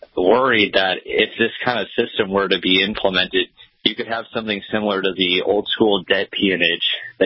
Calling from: Nebraska, United States; from Nebraska.

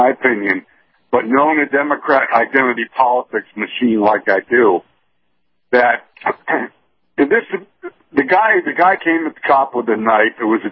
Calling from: Clearwater, Florida, United States; in Clearwater.

